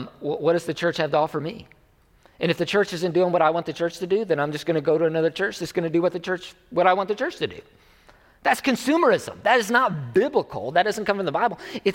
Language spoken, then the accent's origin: English; United States; we as Americans would prioritize being American more than we would prioritize that over being a follower of Jesus or being a Christian. Now, don't hear what I'm not saying. I love being American.